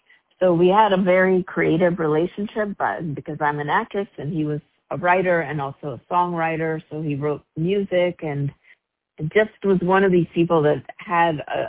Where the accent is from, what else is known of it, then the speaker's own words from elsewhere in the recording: New York, United States; I mean, he came from Oregon, I was from New York, and I'm half Dominican, half East Indian